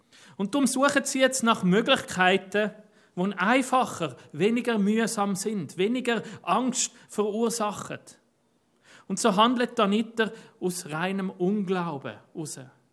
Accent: Zurich, Switzerland; Als Zürcher in Bern weiss man das, man erkennt das, Berner reden ein bisschen anders, Zürcher auch.

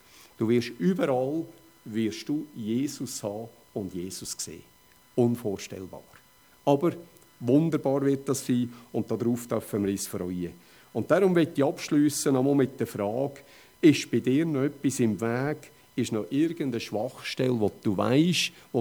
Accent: Switzerland; Also für unsere Sicherheit geben wir in der Schweiz als Schweizer relativ viel Geld aus.

